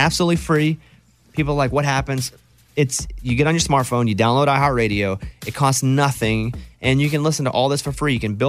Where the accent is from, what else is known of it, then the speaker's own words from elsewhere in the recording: Arkansas, United States; Okay, in the woods. I'm from Arkansas.